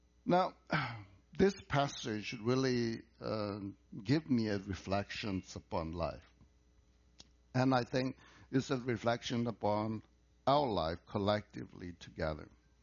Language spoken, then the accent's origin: English; Laos; now in United States; how we grew up back in Laos